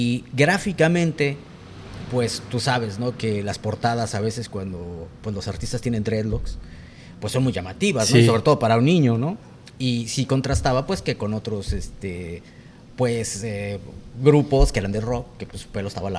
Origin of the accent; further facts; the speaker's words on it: Mexico City, Mexico; Soy de la Ciudad de México, correcto.